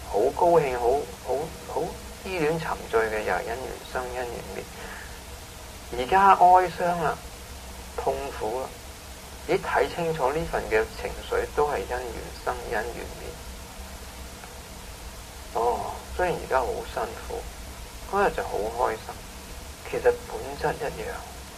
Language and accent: Cantonese; Hong Kong; 我係一個香港人，因為我有香港身份證，我阿爸阿媽又有個香港身份證，跟住我又喺香港長大，我識得香港啲人，我識講廣東話，我仲唔係香港嘅廣東人